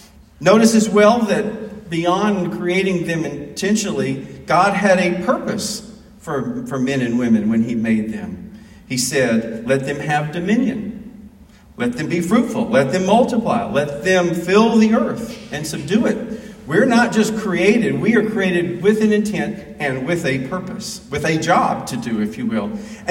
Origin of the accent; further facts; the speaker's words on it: Alabama, United States; So, when I grew up in Alabama, I remember hearing megaphone preachers.